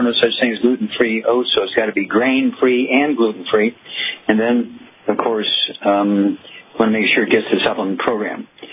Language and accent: English; Missouri, United States; Let's go to Missouri, my home state, and Louise.